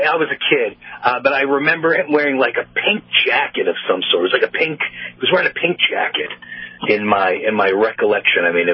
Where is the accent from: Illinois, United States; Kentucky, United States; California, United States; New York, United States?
New York, United States; Poughkeepsie; I'm from Poughkeepsie, and they used to wrestle at the Civic Center all the time.